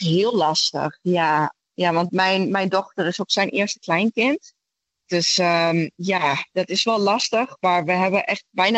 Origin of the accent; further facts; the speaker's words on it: Enschede, Overijssel, Netherlands; accent: Twents; now in Townsville, Australia; Ik kom uit Enschede.